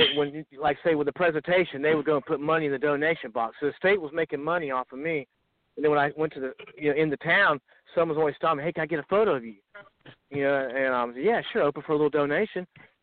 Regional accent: Bartow, Florida, United States; Bartow, where I was born and raised, was 33830.

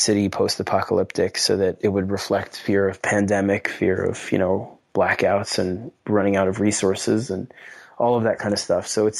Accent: New York City, New York, United States; You know, I grew up in the Lower East Side in Manhattan.

